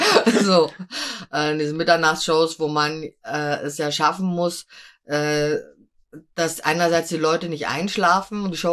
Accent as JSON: {"language": "German", "region": "Hesse", "country": "Germany", "tie": "born or raised there", "also_born_or_lived": "Göttingen", "said": "also bin in Göttingen geboren, in Hessen aufgewachsen, im kleinen Dorf bei Gießen. Gießen bin ich zur Schule gegangen"}